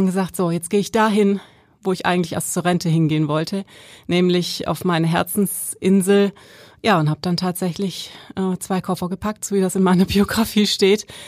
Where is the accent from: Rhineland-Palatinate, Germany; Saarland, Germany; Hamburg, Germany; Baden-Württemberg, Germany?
Baden-Württemberg, Germany; accent: Swabian; now in Sylt, Germany; Ich habe dann das Schwabenland, das ist meine Heimat, man hört es glaube ich auch immer noch so ein bisschen. Ja, wir wissen ja, wir Schwaben, wir kennen alles außer Hochdeutsch.